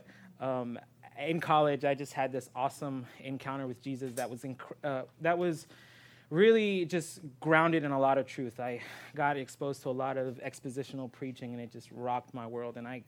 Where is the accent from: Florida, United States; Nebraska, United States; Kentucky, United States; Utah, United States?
Florida, United States; also born or lived in New York; I was born in the States. I was born in New York, and I moved to Florida when I was six.